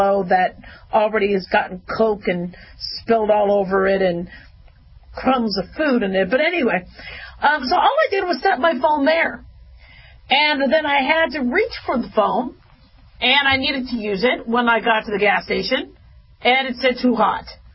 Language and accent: English; Phoenix, Arizona, United States; also born or lived in Las Vegas; You see, I grew up in Vegas and I grew up in Phoenix.